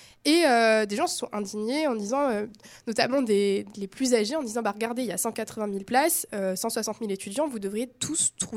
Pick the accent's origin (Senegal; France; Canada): France; Strasbourg, Grand Est; now in Orléans, France; moi, je viens de Strasbourg à l'origine, je suis venue à Orléans pour cette licence